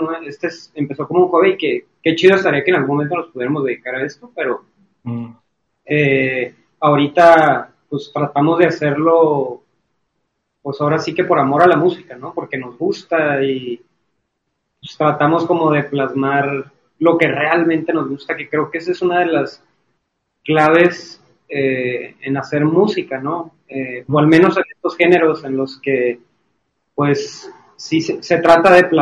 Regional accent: Mexico City, Mexico; de que seamos de acá, ¿no? O sea, pues sí, ahora sí que nos ven como paisas, pues.

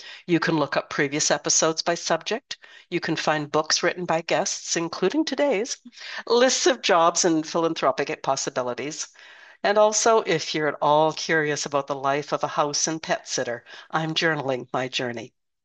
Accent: Canada; Being a Canadian, I had next to no knowledge of the intricacies of this American program.

